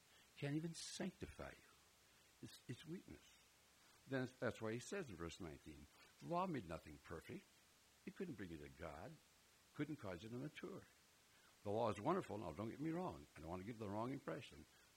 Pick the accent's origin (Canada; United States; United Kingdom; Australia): United States; Minnesota; Well, I grew up in Minnesota, where the men are men and pansies are flowers.